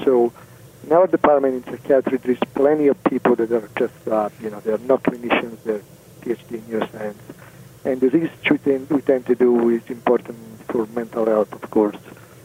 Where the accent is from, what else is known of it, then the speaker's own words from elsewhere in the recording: Italy; English is a second language; moved away as an adult; but at some point when I moved from Italy, you can guess I'm Italian from my accent.